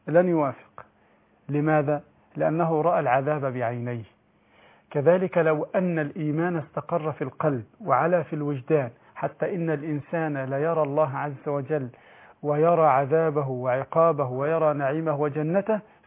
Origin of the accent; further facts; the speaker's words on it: Egypt; عندنا في مصر